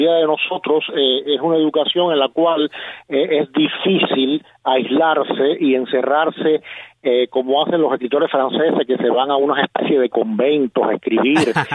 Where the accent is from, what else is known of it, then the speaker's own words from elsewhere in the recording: Havana, Cuba; moved away; me crié en un barrio que supuestamente era muy selecto y aristocrático, que era Miramar, porque yo desde los 5 años viví en ese lugar hasta que me fui de Cuba